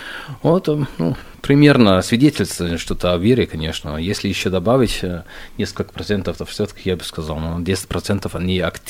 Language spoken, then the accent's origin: Russian; Germany; Да, в Германии, я же из Германии